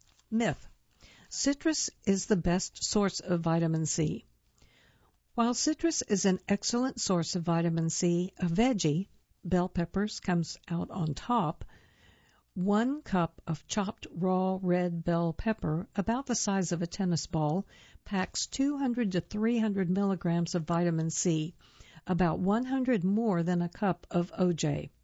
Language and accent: English; Detroit, Michigan, United States; I was a mess from Detroit, getting hired for my looks.